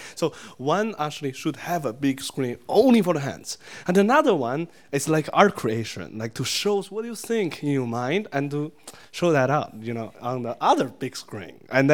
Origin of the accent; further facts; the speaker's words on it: China; Since I'm from China, I like to do some Chinese music